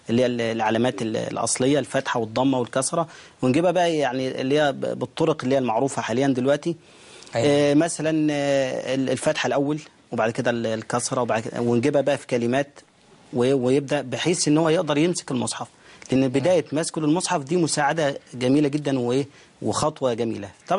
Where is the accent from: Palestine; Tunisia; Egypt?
Egypt; Al-Fant, Beni Suef Governorate; من قريتنا، قرية الفنت محافظة بن سويف وممن حولها من القرى.